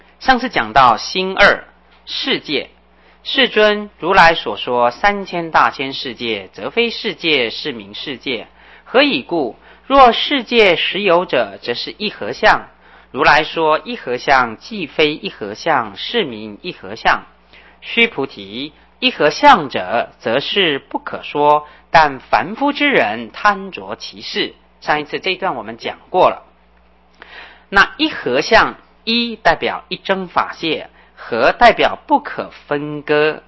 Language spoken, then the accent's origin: Chinese; China; 那以看我们中国人来讲，我们中国人呢，我们常讲家家观世音，户户阿弥陀。